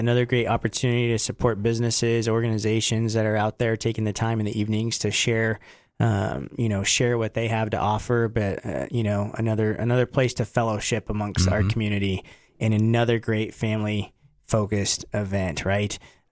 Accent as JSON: {"language": "English", "town": "Dayton", "country": "United States", "tie": "born or raised there", "said": "So I grew up out in Dayton, and so I always enjoy going out to Dayton Days. And, you know, my mom still lives out in Dayton"}